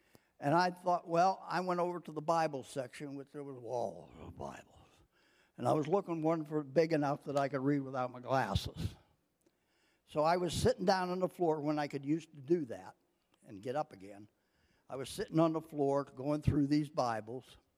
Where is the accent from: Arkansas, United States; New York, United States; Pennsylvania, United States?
Pennsylvania, United States; Barb and I came from Pennsylvania.